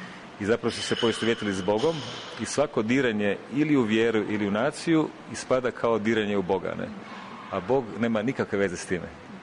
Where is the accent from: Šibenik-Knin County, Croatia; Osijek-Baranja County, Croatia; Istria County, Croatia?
Istria County, Croatia; Rovinj; Ja sam inače iz Rovinja, rovinjskog sela Istre, ali sam sa poslom zapravo vezan uz Rijeku, sa Akademijom primijenjenih umjetnosti, i nekako sam dio tog riječkog zapravo kruga umjetnika suvremenih.